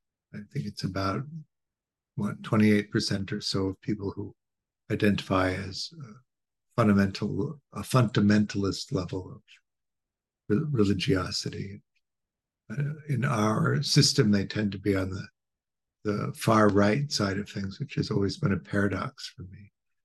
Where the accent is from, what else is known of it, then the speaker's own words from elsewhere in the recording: Chicago, Illinois, United States; I grew up in Chicago, and Chicago was a two-paper town.